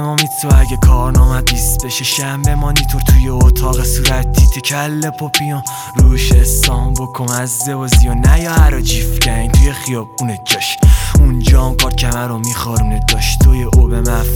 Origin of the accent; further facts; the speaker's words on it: Karaj, Alborz, Iran; بچه کرجیم